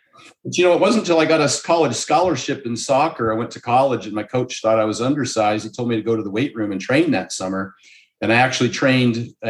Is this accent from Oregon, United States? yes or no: yes; Oregon, United States; also born or lived in Seattle; now in Las Vegas, United States; Nope. Born and raised in Oregon, went to the University of Oregon, spent 20 years in Seattle, and that's what made me run to the sun.